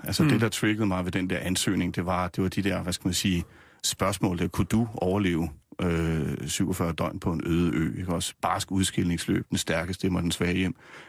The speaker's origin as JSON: {"language": "Danish", "town": "Nysted", "region": "Zealand", "country": "Denmark", "tie": "born or raised there", "also_born_or_lived": "Rødovre", "lives_now": "Gævninge, Denmark", "said": "jeg er halvt dansk, halvt norsk. Min far er nordmand, min mor er dansk. Hvad hedder det? Jeg er opvokset nede på Lolland, i Nysted. Født i Rødovre, oprindeligt, og bor nu i Gævninge mellem Roskilde og Holbæk."}